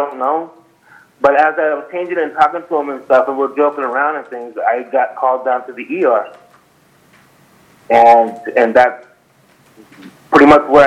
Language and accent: English; Casa Grande, Arizona, United States; It was my hometown. I grew up here. I moved to Tucson in 96, stayed there till about 2011.